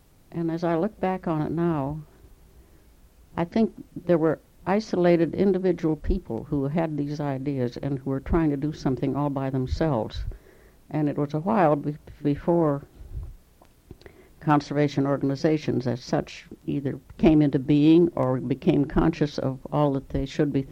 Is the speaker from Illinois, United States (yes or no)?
no; Fairbanks, Alaska, United States; I grew up in Fairbanks, Alaska. Our house was the last house on the last street in Fairbanks, not very far from the Chena River.